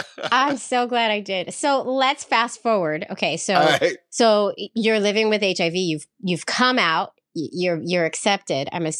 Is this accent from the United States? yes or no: yes; San Francisco, California, United States; Well, I was young, and I grew up in San Francisco.